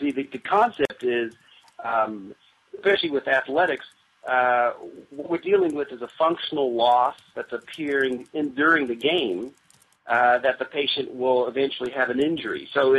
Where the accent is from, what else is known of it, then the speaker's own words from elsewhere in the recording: New Zealand; born there; I was born in New Zealand.